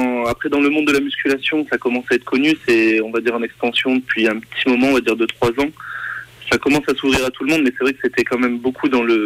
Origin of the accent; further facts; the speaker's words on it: Clermont-Ferrand, Auvergne-Rhône-Alpes, France; born there; je suis né à Clermont-Ferrand. Après, j'y allais, on va dire, tous les week-ends, on va dire, vers Rion-Montagne, vers Chélade, Lugarde.